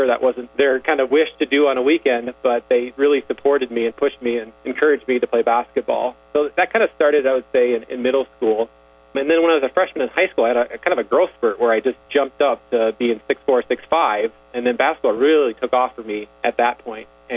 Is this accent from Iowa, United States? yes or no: yes; Sioux Center, Iowa, United States; I mean, I grew up in Sioux Center, so I obviously knew Dort College very well.